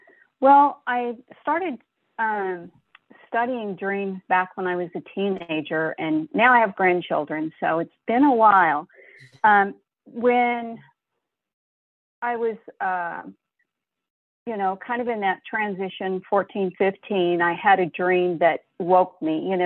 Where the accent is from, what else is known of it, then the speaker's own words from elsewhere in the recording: Texas, United States; now in California, United States; I'm originally from Texas, and I now live in California.